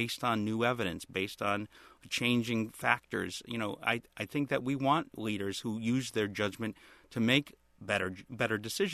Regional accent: Connecticut, United States; I grew up in Connecticut. I grew up in northeastern Connecticut and went to UConn

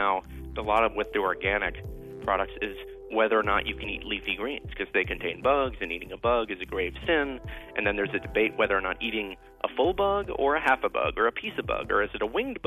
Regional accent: San Jose, California, United States; I'm from San Jose, California.

